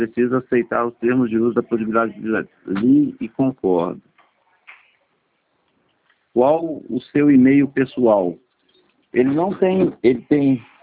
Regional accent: Espírito Santo, Brazil; Não, nós somos do Espírito Santo.

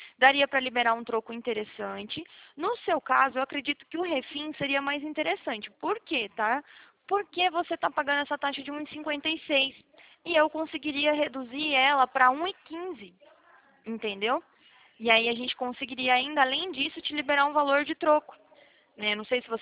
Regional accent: Atibaia, São Paulo, Brazil; eu sou daqui de Atibaia, não é muito longe, não, é interior de São Paulo também.

